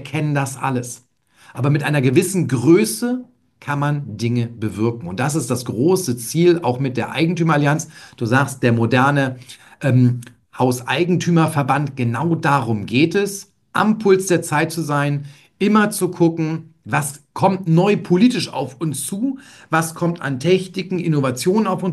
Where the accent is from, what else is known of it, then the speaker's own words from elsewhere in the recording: Northern Germany, Germany; aber ich glaube, das darf man als Norddeutscher mal so raushauen.